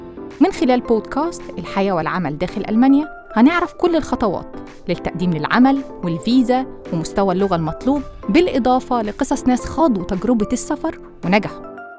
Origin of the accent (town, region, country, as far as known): Egypt